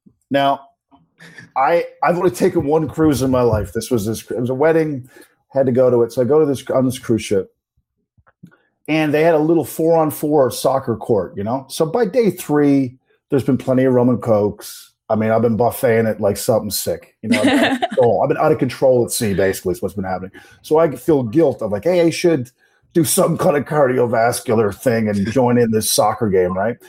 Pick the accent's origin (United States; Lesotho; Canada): Canada; where are you from? And I go, Canada.